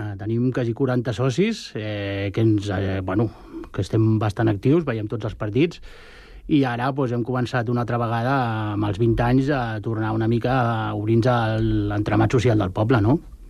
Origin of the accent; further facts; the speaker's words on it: Sant Cugat del Vallès, Catalonia, Spain; born there; jo he nascut a Sant Cugat, i de l'Atlètic